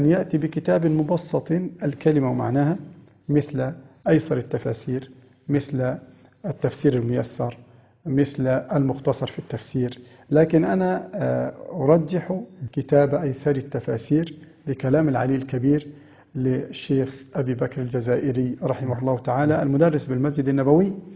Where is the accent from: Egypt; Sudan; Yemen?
Egypt; عندنا في مصر